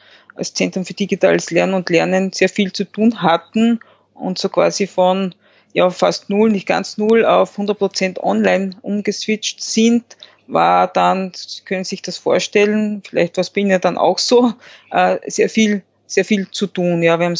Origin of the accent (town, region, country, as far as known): Austria